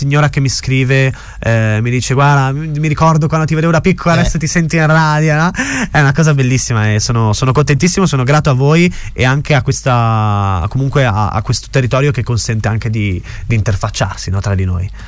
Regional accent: Sauris, Friuli-Venezia Giulia, Italy; io sono comunque nato a Sauris, sono comunque cresciuto lì, e il suono del silenzio della mia valle

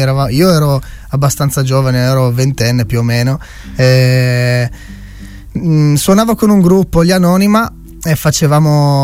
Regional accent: Forni Avoltri, Friuli-Venezia Giulia, Italy; io sono di Forni a Voltri. Preciso di Avoltri

